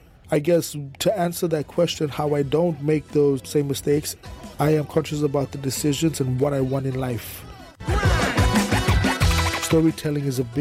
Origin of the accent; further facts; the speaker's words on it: Queensland, Australia; as a Australian hip-hop artist. I come from Zenith Kes, the Torres Strait Island region.